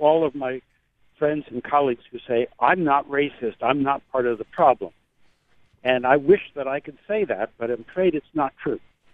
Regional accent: New York City, New York, United States; I grew up in New York City in an upper middle class housing project that was designed to be all white.

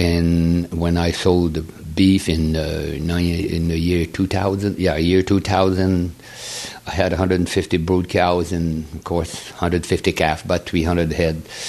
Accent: Canada; Well, first of all, in Canada, to go to school, you have to be 6 years old to start school. And I was born on September 30th. So I started school, I was 7 years old by the time

